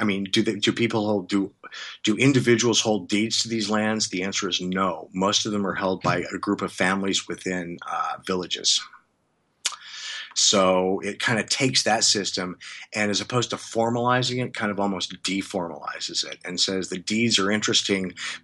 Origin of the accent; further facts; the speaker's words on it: Colorado, United States; Before I went, and I'm from Northern Colorado. My dad was a civil engineer at Colorado State University